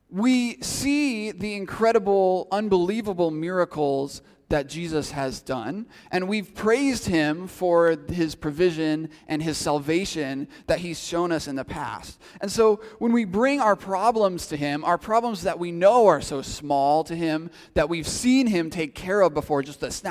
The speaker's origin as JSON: {"language": "English", "region": "Minnesota", "country": "United States", "said": "I'm from Minnesota, and if you know anything about Minnesota sports, you know that this feeling is all too familiar for me."}